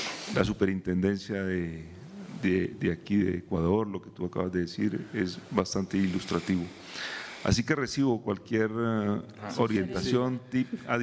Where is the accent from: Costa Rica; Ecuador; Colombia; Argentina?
Colombia; de Colombia.